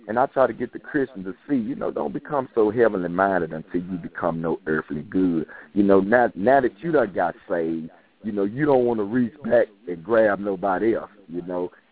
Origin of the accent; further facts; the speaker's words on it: Dallas, Texas, United States; Well, yes, I'm born and raised in South Central Dallas, also known as Joppy. Pretty sure everybody know it as Joppy.